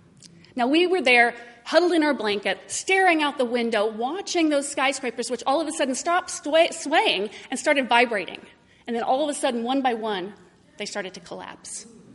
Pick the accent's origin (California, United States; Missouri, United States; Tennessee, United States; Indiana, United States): Indiana, United States; from Indiana. I grew up in Indiana. I went to college in Indiana and basically never went anywhere else from my entire childhood.